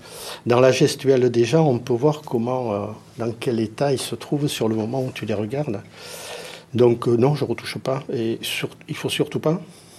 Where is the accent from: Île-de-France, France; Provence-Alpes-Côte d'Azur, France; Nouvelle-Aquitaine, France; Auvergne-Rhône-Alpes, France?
Nouvelle-Aquitaine, France; Dax; je suis originaire des Landes et de Dax, plus spécialement.